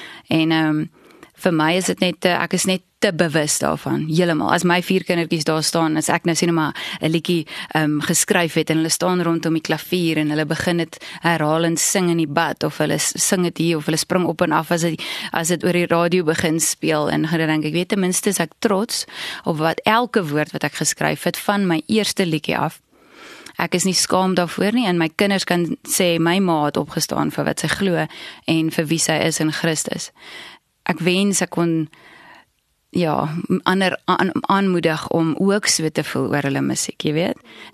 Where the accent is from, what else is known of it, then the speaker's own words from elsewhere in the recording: Windhoek, Khomas, Namibia; Ons het groot geword in Windhoek